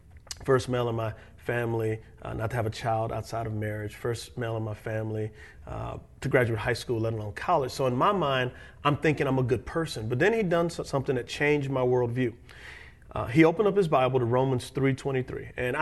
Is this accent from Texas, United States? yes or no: yes; San Antonio, Texas, United States; born or raised there